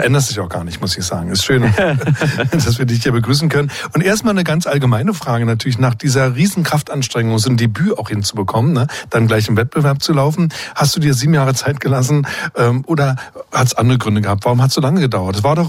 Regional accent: Berlin, Germany; ich bin ja in Berlin aufgewachsen, also ein Großstädter.

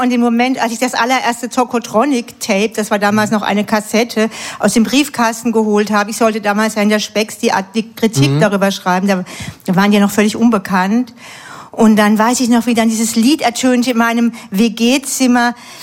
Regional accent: Southern Germany, Germany; also ich komme ja eigentlich aus Süddeutschland

